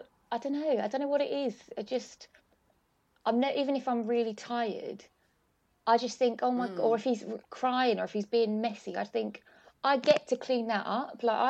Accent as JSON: {"language": "English", "region": "England", "country": "United Kingdom", "said": "I'm pure English, but I learned French and did my degree in French. I lived in France for a year"}